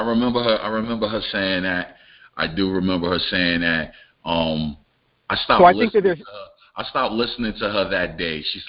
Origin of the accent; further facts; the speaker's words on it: Brooklyn, New York, United States; I'm from Brooklyn, right on, and it's funny, right?